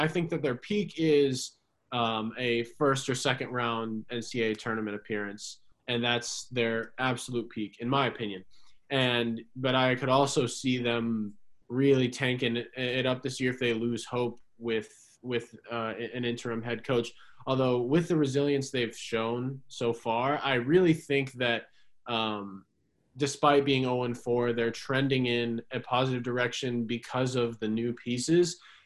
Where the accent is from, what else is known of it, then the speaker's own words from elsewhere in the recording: Maryland, United States; I did grow up in the area. I'm from Montgomery County, born and raised.